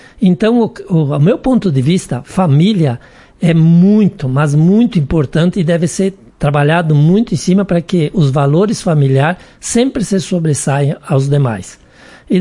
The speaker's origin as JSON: {"language": "Portuguese", "town": "Marau", "region": "Rio Grande do Sul", "country": "Brazil", "tie": "born or raised there", "said": "sou natural de Marau. Com muita honra sou nascido em Veado Pardo, do qual eu tenho a honra de dizer que sou daquela sociedade. Conheço muito bem o interior"}